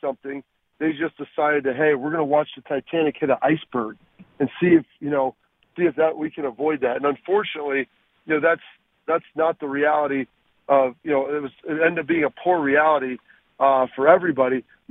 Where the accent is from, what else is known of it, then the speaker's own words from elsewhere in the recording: Texas, United States; born there; Well, I mean, I was born in Texas. We kind of have a little bit of a farm growing up